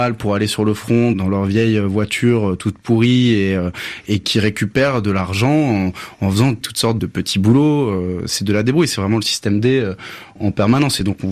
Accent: Paris, Île-de-France, France; la première chose qu'on remarque là-bas en tant que Français, parisien en l'occurrence

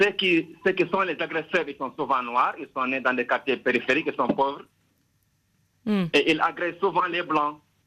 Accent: Dakar, Senegal; J'ai vécu à Dakar, je suis né à Dakar.

